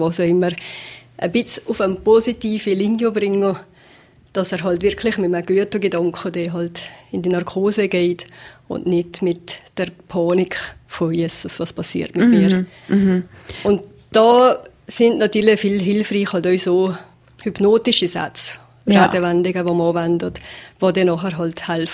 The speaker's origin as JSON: {"language": "German", "region": "Valais", "country": "Switzerland"}